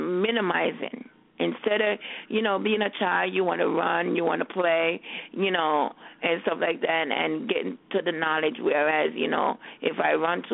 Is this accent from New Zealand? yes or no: no; Jamaica; now in United States; I'm from Jamaica, and when I came to the United States